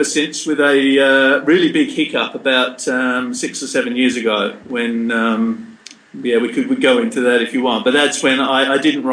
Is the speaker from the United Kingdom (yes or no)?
yes; England, United Kingdom; It interested me, of course, because I'm a POM, you know. I was from England originally.